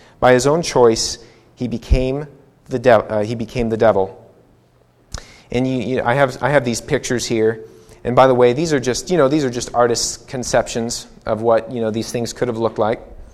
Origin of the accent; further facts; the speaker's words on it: Missouri, United States; I grew up in Missouri. We have like 10 different kinds of oak trees in Missouri.